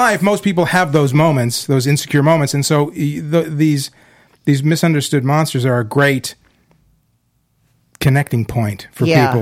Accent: Chicago, Illinois, United States; In Chicago, they made movies when I was growing up in Chicago.

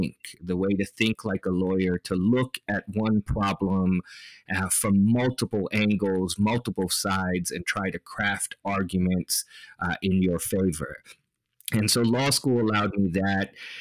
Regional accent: Virginia, United States; born there; also born or lived in Kenya; But I was born in Virginia. I was born in Northern Virginia, and that's kind of where I was for the initial part of my life. When I was about 3 years old, we moved to Kenya, and I lived in Kenya for about 5 or 6 years.

